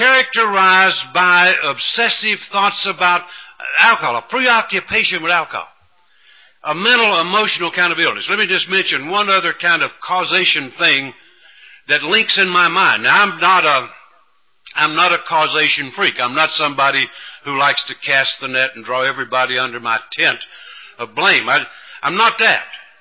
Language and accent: English; South Carolina, United States; born there; Now, I was born down in the South. I hate to admit it, but I was born in South Carolina, not North Carolina.